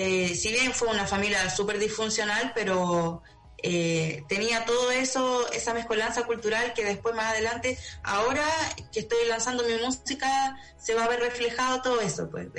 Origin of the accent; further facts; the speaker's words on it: Chile; born there; yo nací en Chile, mi mamá es brasilera, es una mujer negra, migrante. Yo vengo de una familia multicultural, multirracial